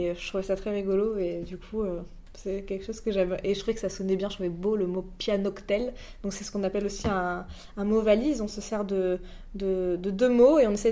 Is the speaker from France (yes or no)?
yes; Provence-Alpes-Côte d'Azur, France; moi je viens du sud de la France, je suis provençale, je viens du Var.